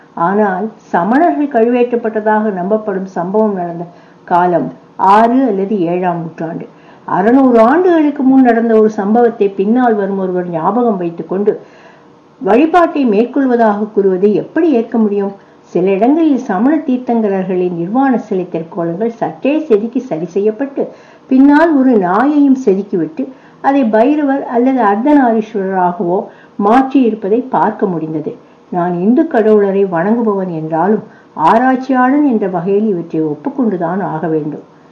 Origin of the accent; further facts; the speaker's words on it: Madurai, Tamil Nadu, India; மதுரை என் சொந்த ஊர்.